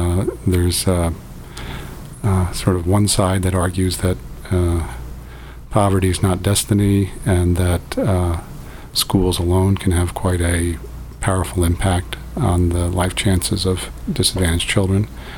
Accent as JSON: {"language": "English", "town": "Philadelphia", "region": "Pennsylvania", "country": "United States", "tie": "born or raised there", "said": "I grew up in Philadelphia. I went to, I was a lifer at a Quaker school, Quaker private school, called Germantown Friends."}